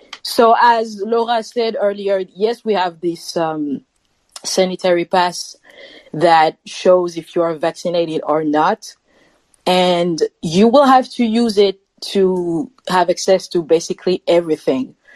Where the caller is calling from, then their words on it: Paris, Île-de-France, France; Paris, France. Another Frenchie here.